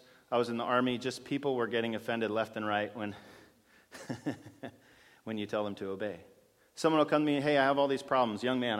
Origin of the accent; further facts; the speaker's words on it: the South, United States; I'm from the South.